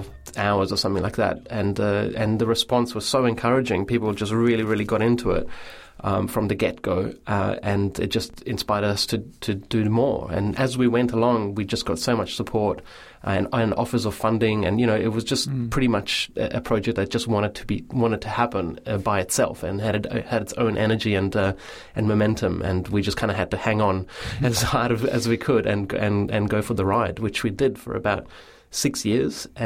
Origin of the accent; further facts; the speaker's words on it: Italy; now in Melbourne, Australia; Both of us come from Europe, like I come from Italy and he comes from the UK, and we both ended up in Melbourne, fell in love with the city